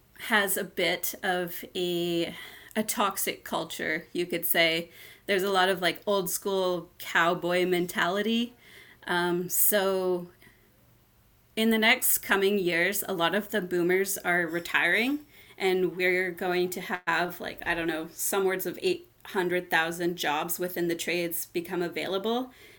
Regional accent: Vancouver, British Columbia, Canada; also born or lived in Nanaimo; I was born on Vancouver Island in Nanaimo, British Columbia. I moved to East Vancouver with my mom and my stepdad, and that's growing up in the city.

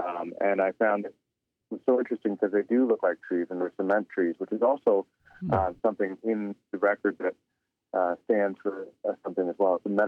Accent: Toronto, Ontario, Canada; I didn't grow up on a reservation. I grew up in Toronto.

